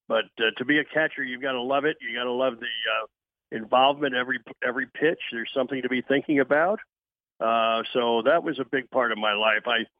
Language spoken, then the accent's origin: English; Wilmington, Delaware, United States; Well, I grew up in Wilmington, Delaware. My dad was a high school history teacher and a baseball coach.